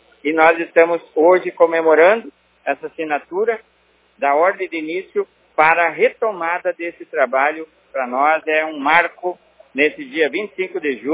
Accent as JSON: {"language": "Portuguese", "town": "Iraí", "region": "Rio Grande do Sul", "country": "Brazil", "tie": "born or raised there", "said": "eu nasci e me criei lá. Estudei na escola do Dr. Vicente Dutra, na Goreste, joguei futebol com aquela turma lá, sou da Goreste."}